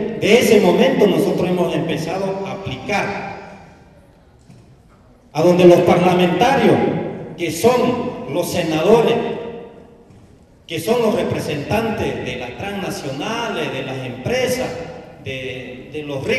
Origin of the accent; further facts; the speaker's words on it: Bolivia; Porque en este caso, en mi país, que es Bolivia